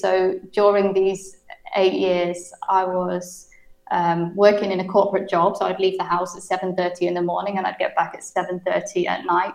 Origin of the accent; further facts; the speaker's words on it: United Kingdom; now in Dubai, United Arab Emirates; I'm British, but I'm actually in Dubai. I'm based in Dubai.